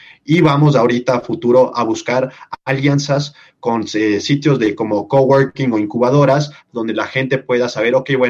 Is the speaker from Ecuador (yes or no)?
yes; Ecuador; el nivel profesional técnico que tengamos nosotros como ecuatorianos